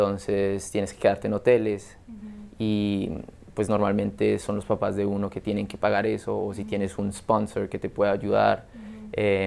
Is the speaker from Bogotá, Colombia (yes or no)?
yes; Bogotá, Colombia; Yo soy de Bogotá